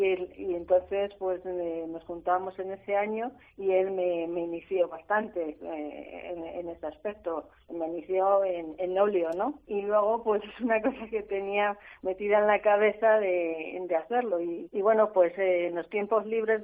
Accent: Castilla-La Mancha, Spain; como soy manchega, también tengo cuadros de La Mancha

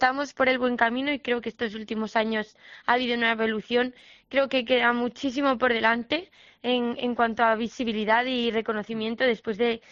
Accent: Aragon, Spain; Yo encantadísima de además poder hacerlo en mi tierra, en Aragón

